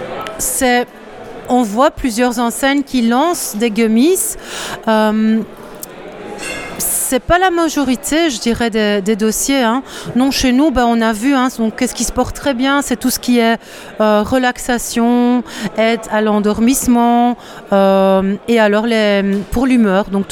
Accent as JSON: {"language": "French", "country": "Belgium", "said": "on est belge"}